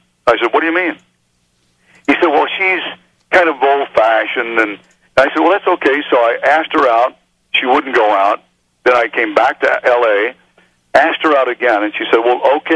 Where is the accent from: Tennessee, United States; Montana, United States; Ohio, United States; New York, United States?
Tennessee, United States; Memphis; I came out to California from Memphis, Tennessee, flew over New Mexico and landed in L.A.